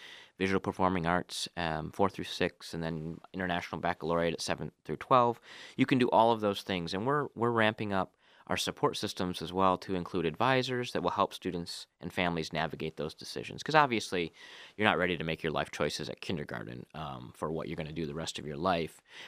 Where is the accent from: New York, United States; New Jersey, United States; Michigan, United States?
Michigan, United States; Lansing; Growing up in Lansing, going to East Michigan State, I always was a Spartan through and through